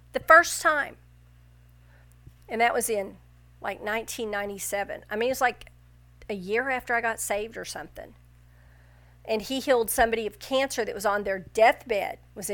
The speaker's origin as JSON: {"language": "English", "region": "Texas", "country": "United States", "said": "And where I'm from in North Texas, when we hear snow's coming, you stand at the window because snow stays for about 5 seconds."}